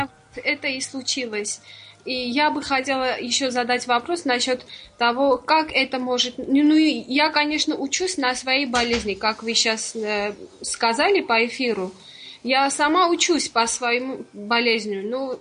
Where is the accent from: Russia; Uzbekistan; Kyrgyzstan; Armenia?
Armenia; я из Армении.